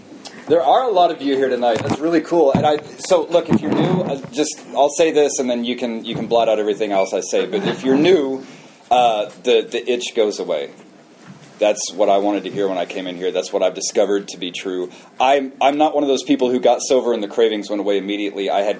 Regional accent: Oklahoma, United States; So I was born in Oklahoma, born and raised in Oklahoma.

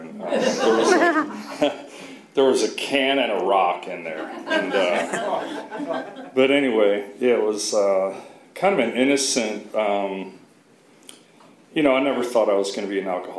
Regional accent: Ohio, United States; So I grew up in Ohio. I was a kid, like, you know, kind of beaver cleaver family.

